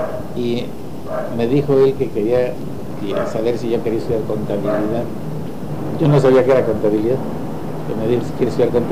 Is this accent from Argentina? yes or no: no; Huajuapan de León, Oaxaca, Mexico; born there; also born or lived in Mexico City / Guadalajara; now in Tijuana, Mexico; Bueno, yo nací en Oaxaca, en un lugar, en Huajuapan de León.